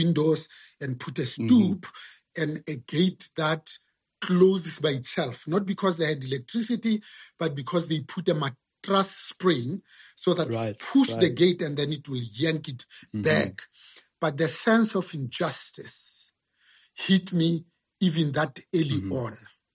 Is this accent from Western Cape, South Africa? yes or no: no; Katlehong, Gauteng, South Africa; So one of the things that I learned growing up in Katlehong is that I didn't even know that I was poor because all the houses looked the same.